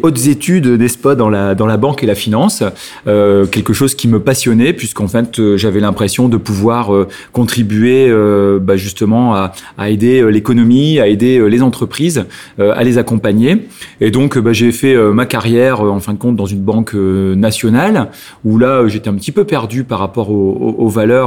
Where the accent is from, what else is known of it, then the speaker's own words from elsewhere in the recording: Hazebrouck, Hauts-de-France, France; en fait, bah on est du pays, puisque je suis originaire d'Hazebrouck